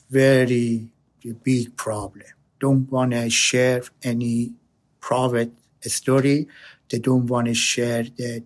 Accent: Australia; English is a second language; Brother, we are from the Australia.

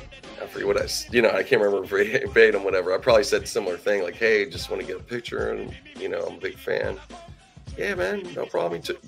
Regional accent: Pittsburgh, Pennsylvania, United States; I'm from Pittsburgh and you did a lecture there.

